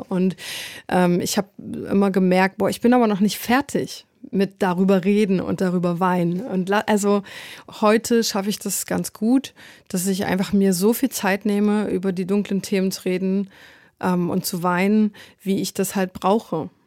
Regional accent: Leipzig, Saxony, Germany; Ich komme aus Leipzig

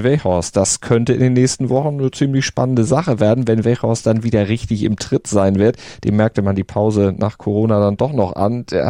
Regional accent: Northern Germany, Germany; Also bei uns in Norddeutschland ist das ja gang und gäbe

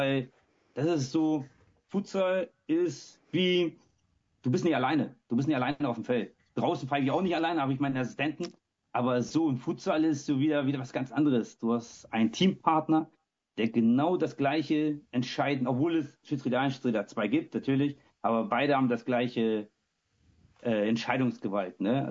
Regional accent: Hamburg, Germany; Ich komme aus der schönsten Stadt Deutschlands, das ist Hamburg, bin 41 Jahre alt, bin ledig

